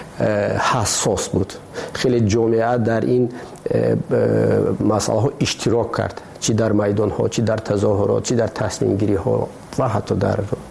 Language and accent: Persian; Tajikistan; ما تاجیک هستیم. همین است وطنی ما